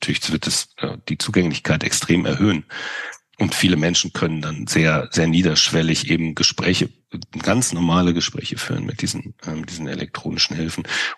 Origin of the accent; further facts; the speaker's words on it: Vienna, Austria; und als Wiener kann ich das wirklich sagen, mitten in Europa.